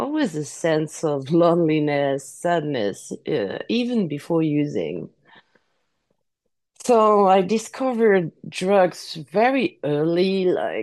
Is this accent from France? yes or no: yes; Paris, Île-de-France, France; English is a second language; I was born in Paris. I'm French, as you can hear it. So sorry if my English is not very eloquent, but I'll do my best.